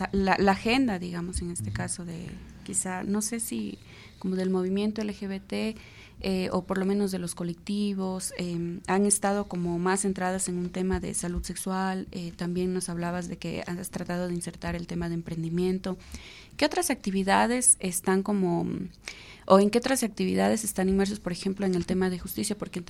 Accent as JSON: {"language": "Spanish", "region": "Loja", "country": "Ecuador", "said": "en Loja, que es la ciudad de donde yo vengo"}